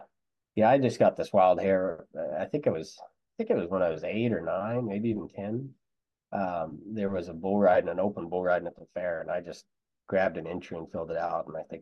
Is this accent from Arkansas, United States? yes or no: no; Oregon, United States; Growing up in Oregon, had a good family support circle, my mom and dad, anything and everything we wanted to do.